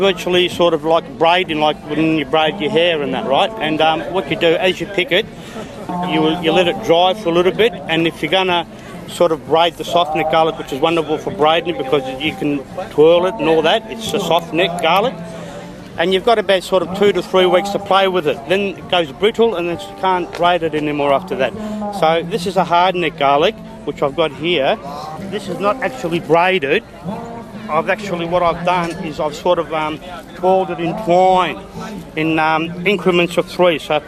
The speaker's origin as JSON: {"language": "English", "region": "Southern Italy", "country": "Italy", "said": "We're from Europe, we're from South Italy and that, and the old Italians, they used to braid them like"}